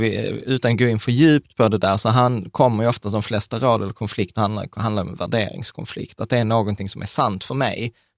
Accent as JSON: {"language": "Swedish", "country": "Sweden", "tie": "born there", "said": "vi är födda i Sverige"}